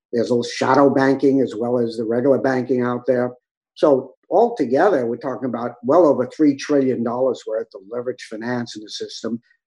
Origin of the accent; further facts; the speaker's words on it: New York, United States; Born and raised in New York, but I love Southern California.